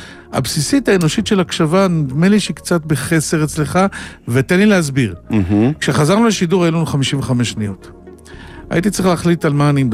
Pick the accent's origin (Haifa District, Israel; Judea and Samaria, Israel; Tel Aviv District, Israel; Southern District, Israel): Tel Aviv District, Israel; Holon; גדלתי בחולון בת ים, מעמד בינוני נמוך מאוד.